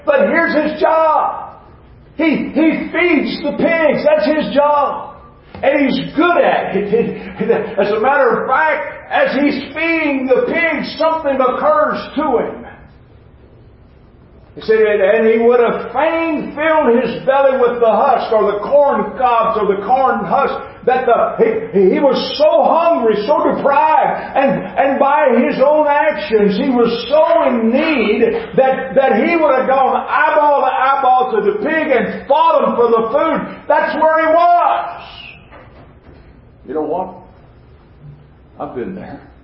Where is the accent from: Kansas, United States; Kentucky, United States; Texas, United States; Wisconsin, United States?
Texas, United States; Dallas; also born or lived in Greenville, Texas; I was born in Greenville, Texas, only because my grandmother and grandfather lived outside of Greenville. Well, I was born there, but I was en route to Dallas, and that's where I spent all my life.